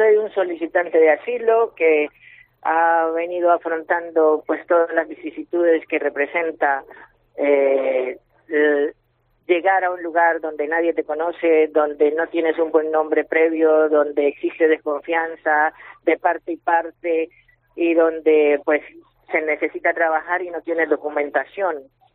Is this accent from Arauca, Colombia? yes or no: yes; Arauca, Colombia; born there; yo nací en Arauca, que es frontera con el estado Apure, Venezuela, y pues mi idiosincrasia es colombo-venezolana